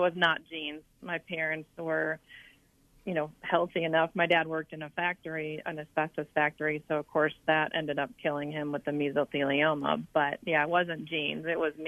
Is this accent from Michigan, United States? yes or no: yes; Detroit, Michigan, United States; born there; I was born in the Detroit, Michigan area, and my dad was an alcoholic, factory worker, seventh grade education.